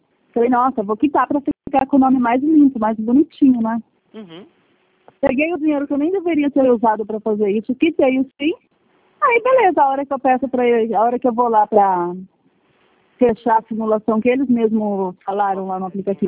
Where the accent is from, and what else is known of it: Paraná, Brazil; born there